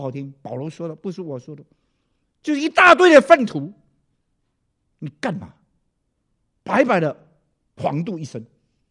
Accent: China; 美国人这个讲的很难一点，我们中国人容易。

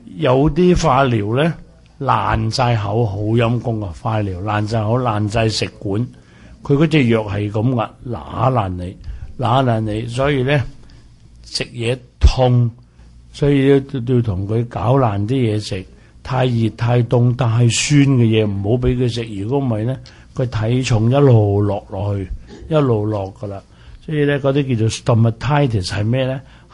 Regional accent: China; 清我哋中國人話清嘅嘢

